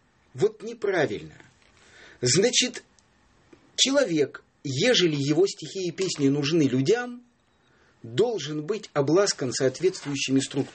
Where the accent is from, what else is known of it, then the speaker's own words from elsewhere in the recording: Yekaterinburg, Sverdlovsk Oblast, Russia; moved away as an adult; Родился в Екатеринбурге в 53-м году и 37 лет там прожил.